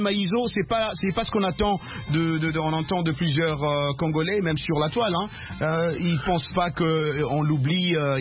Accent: Guinea; Je suis de la Guinée qui a été victime du virus Ebola.

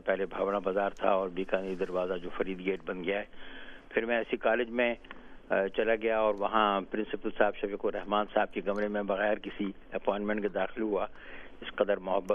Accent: Bahawalpur, Punjab, Pakistan; also born or lived in India; محلہ کجل پورہ بہاولپور میں جہاں میں بڑا ہوا اور ایسے کالج سے میں نے بی اے پاس کیا تھا, اس وقت عمر ذرا کمی تھی 17 سال کی

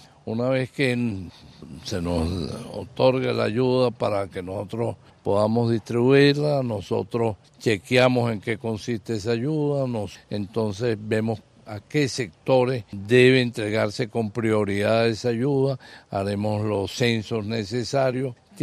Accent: Venezuela; porque somos venezolanos.

